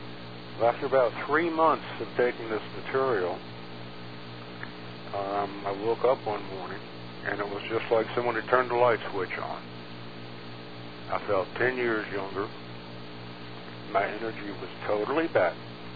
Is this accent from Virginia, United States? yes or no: yes; Virginia, United States; I'm originally from Virginia, and born August 11th, 1955.